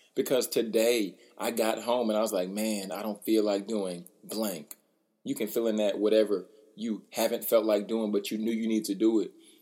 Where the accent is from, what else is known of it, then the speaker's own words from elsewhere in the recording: Baton Rouge, Louisiana, United States; I'm originally from Baton Rouge. So I like a little spice with everything.